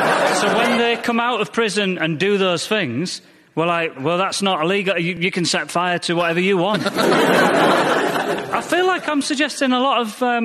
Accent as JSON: {"language": "English", "town": "Goole", "region": "Yorkshire and the Humber", "country": "United Kingdom", "tie": "born or raised there", "said": "In my hometown of Goole"}